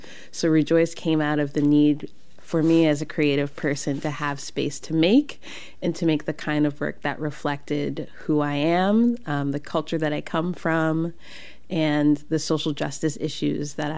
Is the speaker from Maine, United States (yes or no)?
no; New York, United States; also born or lived in Albany / Pennsylvania; now in Portland, United States; I grew up in New York, born in Albany, New York, and lived in Pennsylvania, and then was back in New York for those years of grad school.